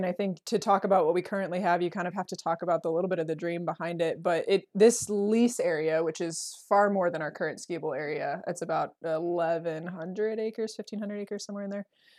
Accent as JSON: {"language": "English", "town": "Kodiak", "region": "Alaska", "country": "United States", "tie": "born or raised there", "also_born_or_lived": "Sitka", "said": "I am from Kodiak. I was born in Sitka, but I was raised in Kodiak."}